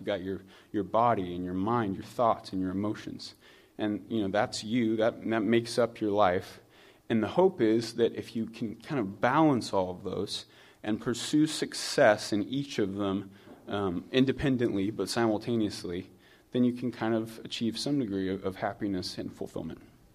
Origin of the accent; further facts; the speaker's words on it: California, United States; Most of you know I'm from California originally, and on the West Coast, the early football game starts at 10 a.m.